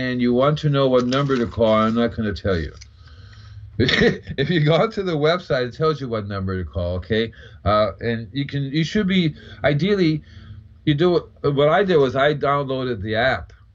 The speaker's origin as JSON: {"language": "English", "country": "Puerto Rico", "tie": "born or raised there", "also_born_or_lived": "Cuba", "said": "I know I grew up in Puerto Rico and Cuba on a farm"}